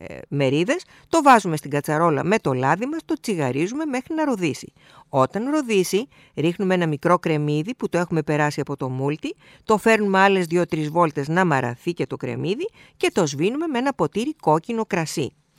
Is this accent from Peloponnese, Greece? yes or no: yes; Peloponnese, Greece